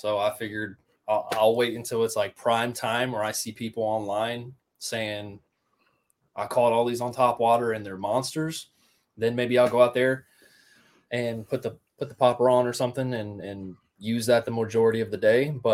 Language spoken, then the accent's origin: English; Riverside, Ohio, United States; I grew up in Riverside, Ohio. I know that's not a very exciting one, but Riverside.